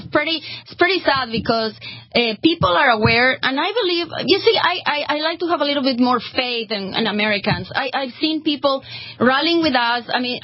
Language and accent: English; Ecuador; From Ecuador.